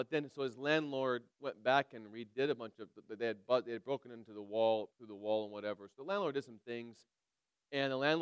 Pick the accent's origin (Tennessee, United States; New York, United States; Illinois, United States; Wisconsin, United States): Illinois, United States; also born or lived in Iowa; When you're from Illinois, you got to adopt a team, and say, well, I was in college here. I was born in Iowa, whatever.